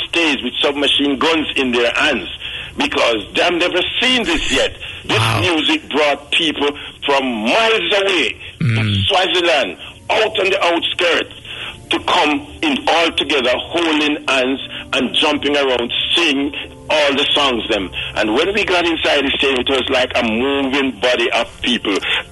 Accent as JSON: {"language": "English", "region": "Kingston", "country": "Jamaica", "said": "and I told them we're from Kingston, Jamaica. We came to uplift it through the power of reggae music."}